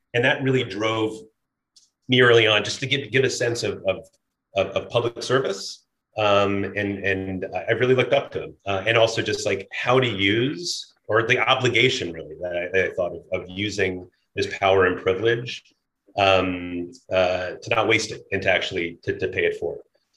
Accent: Washington, District of Columbia, United States; so I grew up in Washington, D.C. I was a seventh generation Washingtonian.

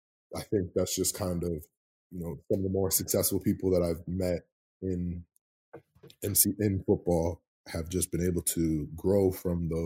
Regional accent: Canada; especially being a Canadian in this league, a lot of people just look at us as a ratio breaker or a quote-unquote national.

